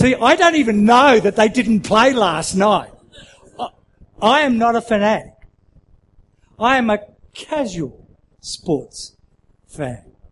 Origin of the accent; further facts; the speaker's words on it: Australia; I'm an Aussie. That's how we do it.